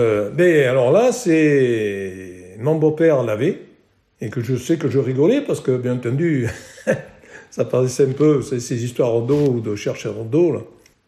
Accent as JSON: {"language": "French", "town": "Assis-sur-Serre", "region": "Hauts-de-France", "country": "France", "tie": "born there", "said": "Je suis né à Assis-sur-Serre, dans le département de l'Aisne, le 8 octobre 1946."}